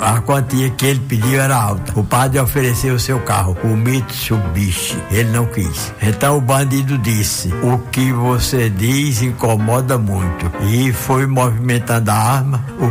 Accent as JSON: {"language": "Portuguese", "town": "Caicó", "region": "Rio Grande do Norte", "country": "Brazil", "said": "Dizia, eu sou do Caicó, do Rio Grande do Norte."}